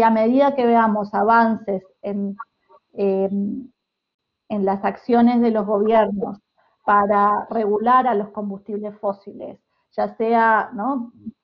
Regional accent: Uruguay; yo soy uruguaya, así que tengo ahí un sesgo

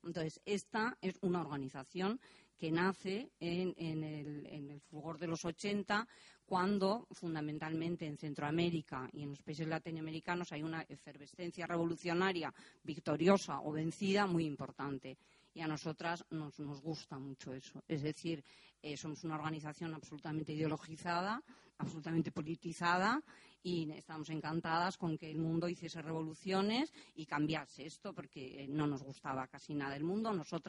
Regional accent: Basque Country, Spain; habíamos vivido la dictadura y nosotras en la dictadura, como mujeres y como pueblo vasco y como pueblo del Estado español, recibimos una solidaridad inmensa

